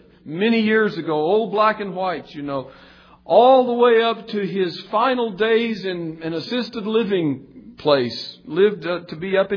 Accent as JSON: {"language": "English", "region": "Kentucky", "country": "United States", "tie": "born or raised there", "said": "Occasionally, I look at the website of my hometown newspaper in Kentucky"}